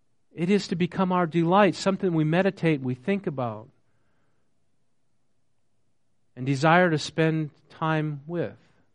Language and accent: English; North Dakota, United States; I grew up in North Dakota, they don't raise avocados up there, you know?